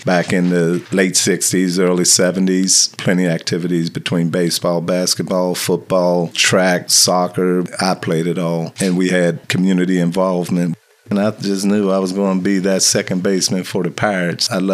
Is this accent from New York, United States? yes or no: no; Homestead, Florida, United States; also born or lived in California; I was born and raised in Homestead. Left between military, just venturing out on my own, California, a couple other places, other cities, and just ventured back to Homestead.